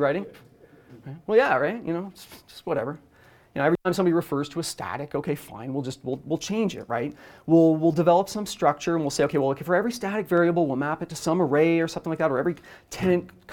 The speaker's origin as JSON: {"language": "English", "country": "Canada", "said": "I'm Canadian, if you hadn't guessed."}